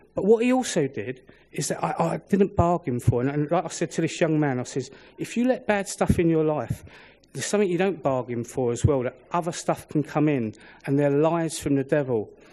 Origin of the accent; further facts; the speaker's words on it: London, United Kingdom; I grew up in the East End, you probably can realise my accent.